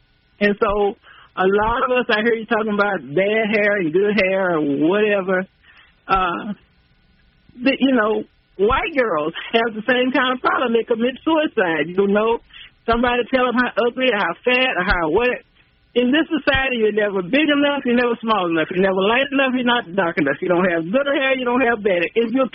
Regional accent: Texas, United States; I'm a 72-year-old black woman, born and raised in Texas, and had parents who always made us know who we were

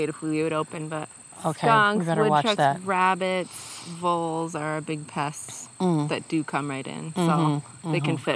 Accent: Owego, New York, United States; now in New Paltz, United States; I grew up in Owego, New York, which is kind of near Binghamton, so and the Finger Lakes in the middle of the state. And I came to SUNY New Paltz College in 99.

